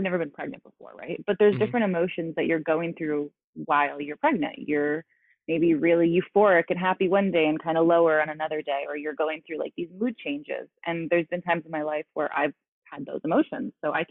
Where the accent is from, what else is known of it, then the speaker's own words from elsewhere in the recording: Canada; And to obtain an O-1 visa as a Canadian, you have to be somewhat notable.